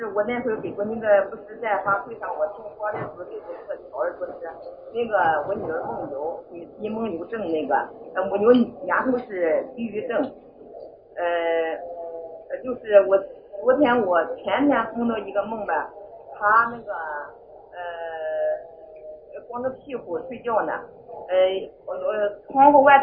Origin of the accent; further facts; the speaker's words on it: Baoding, Hebei, China; 放在我家是保定的